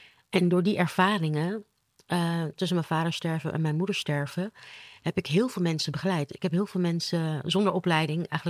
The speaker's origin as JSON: {"language": "Dutch", "country": "Suriname", "tie": "born there", "said": "maar ik ben geboren in Zuid-Amerika. Ik ben geboren in Suriname."}